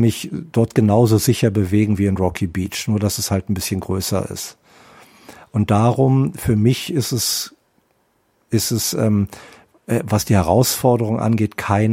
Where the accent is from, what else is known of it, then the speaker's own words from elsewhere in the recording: Berlin, Germany; Ich bin Berliner, ich war früher Taxifahrer in Berlin. Ich kenne die Stadt ziemlich gut